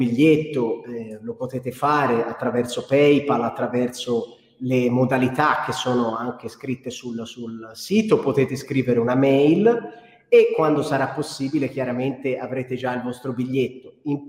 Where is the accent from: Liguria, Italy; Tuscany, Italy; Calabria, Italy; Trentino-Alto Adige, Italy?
Tuscany, Italy; Florence; per noi che siamo fiorentini e che conosciamo la nostra città